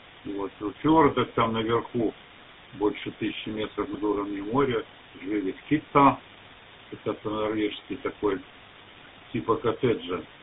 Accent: Saratov, Saratov Oblast, Russia; moved away as an adult; now in Białystok, Poland; Сам я в Белостоке, имею вид на жительство. А вообще я сам из Саратова. Живу здесь с 1974 года, когда попал в Прибалтийский военный округ.

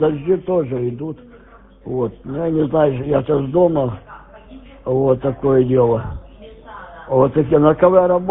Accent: Zhytomyr, Zhytomyr Oblast, Ukraine; я сам с Украины, с Житомира

